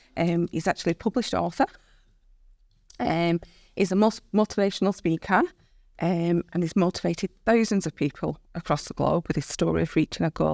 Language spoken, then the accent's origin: English; Wigan, North West England, United Kingdom; Can't speak for any other Wiganers listening.